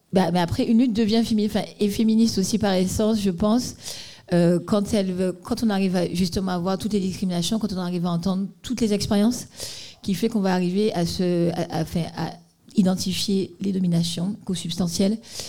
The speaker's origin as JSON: {"language": "French", "region": "Guadeloupe", "country": "France", "said": "Je suis une afro-caribéenne, je suis guadeloupéenne, donc je viens d'une colonie départementalisée."}